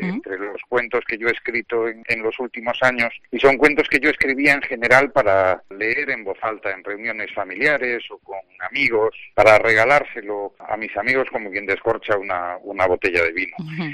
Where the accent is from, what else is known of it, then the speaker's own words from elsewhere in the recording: Galicia, Spain; now in Madrid, Spain; esta Galicia tan mágica y tan nuestra. Y bueno, yo vivo en Madrid desde hace años, pero pensar en mi tierra pues me lleva a pensar indefectiblemente en el mar, en el viaje, en la emigración